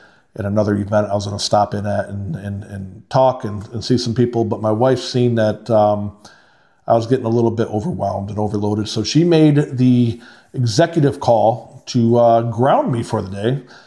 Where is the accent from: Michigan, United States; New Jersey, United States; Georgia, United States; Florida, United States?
Michigan, United States; Owosso; Sunday we went down to my hometown of Owosso, Michigan. That's right, I'm a Trojan.